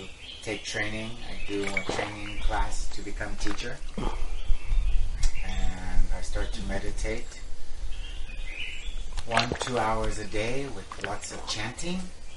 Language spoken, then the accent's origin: English; California, United States; English is a second language; California.